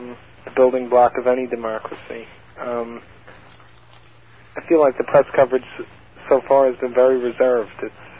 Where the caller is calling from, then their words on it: Bay Shore, New York, United States; I'm calling from Bayshore.